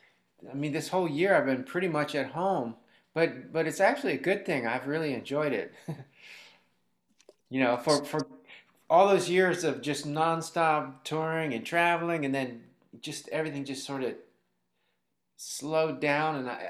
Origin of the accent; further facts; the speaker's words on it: Maryland, United States; moved away as an adult; also born or lived in Illinois; I grew up in Maryland. I was born in Illinois, but we moved there when I was like 2.